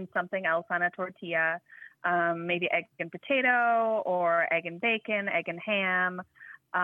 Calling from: Laredo, Texas, United States; I'm calling from Laredo, Texas.

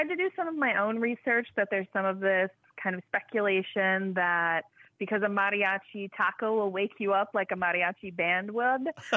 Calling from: Laredo, Texas, United States; I'm calling from Laredo, Texas.

